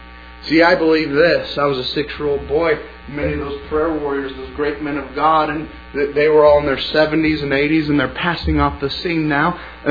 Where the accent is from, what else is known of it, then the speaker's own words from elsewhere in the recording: Portland, Oregon, United States; born there; And in fact, the first year of my life, I was born in Portland, Oregon.